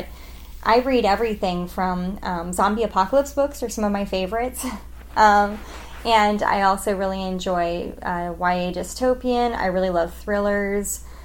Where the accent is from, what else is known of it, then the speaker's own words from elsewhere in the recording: Germany; I grew up in Germany. I spent 12 years there.